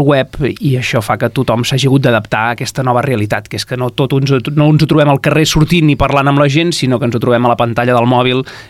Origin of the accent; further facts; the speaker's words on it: Santpedor, Catalonia, Spain; jo vinc de Santpedor, he estat molts anys a Ràdio Santpedor